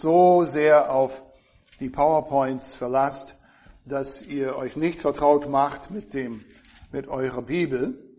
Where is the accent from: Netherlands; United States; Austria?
United States; German is a second language; Also als Amerikaner